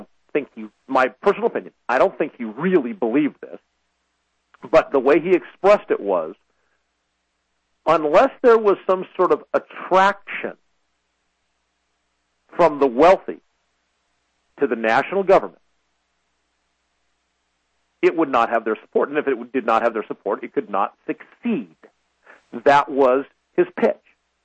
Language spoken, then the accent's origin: English; United States; Now, if you're like me, as an American, when I hear that, it immediately gets my back up.